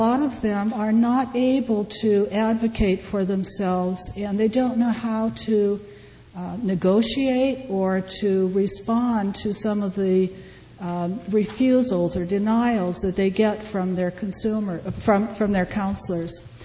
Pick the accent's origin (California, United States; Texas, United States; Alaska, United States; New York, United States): California, United States; El Cerrito; I'm from the East Bay, El Cerrito.